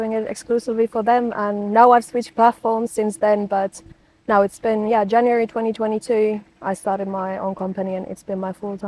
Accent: Finland; first language Finnish; English is a second language; I have a true crime podcast in Finland, back in my home country, in Finnish.

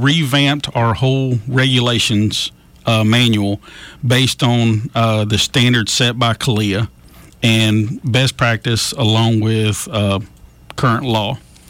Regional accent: Montgomery, Alabama, United States; Well, I was born here in Montgomery, Maxwell Air Force Base. Graduated high school from Hopeful High School.

